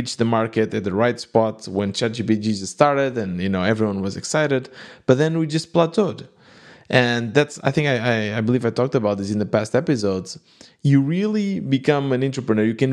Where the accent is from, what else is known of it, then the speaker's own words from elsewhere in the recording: Portugal; English is a second language; I am from Portugal, but I knew, okay, we need to find somewhere else because in Portugal, we couldn't find companies like those back then.